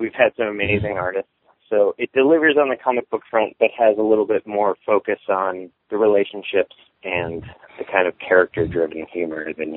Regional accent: Midwest, United States; I'm from the Midwest. It's very difficult for me to deal with the idea of being nominated for anything.

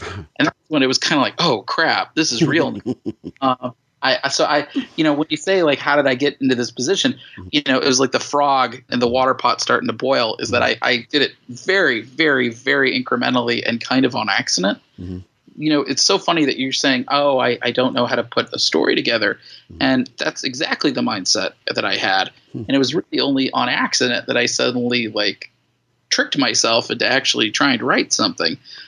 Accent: St. Louis, Missouri, United States; I grew up in the Midwest, you know, St. Louis.

